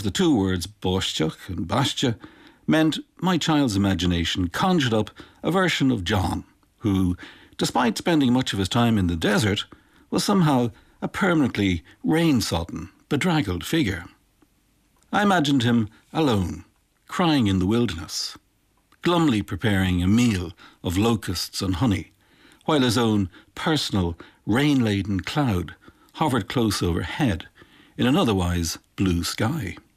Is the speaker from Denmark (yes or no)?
no; Dublin, Leinster, Ireland; Most 10-year-olds growing up in Dublin would take this phonological confusion in their stride, but my circumstances were different.